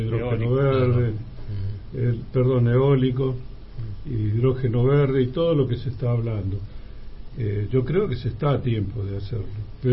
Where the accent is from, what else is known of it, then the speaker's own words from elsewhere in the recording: Tierra del Fuego, Argentina; Todos somos fueguinos, todos somos argentinos